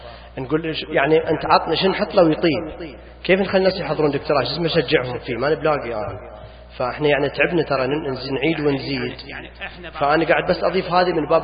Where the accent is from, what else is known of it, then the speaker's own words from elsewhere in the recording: Saudi Arabia; يحتاج في أزمة مياه عندنا في السعودية، أعطني المشاكل حقت السعودية